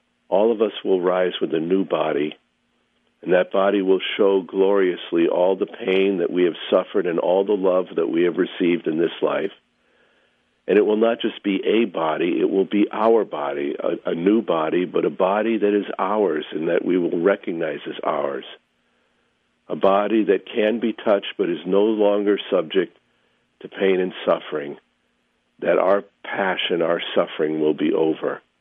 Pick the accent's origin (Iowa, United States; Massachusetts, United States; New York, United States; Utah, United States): Massachusetts, United States; You know, I was born outside Boston. I went to high school outside Boston.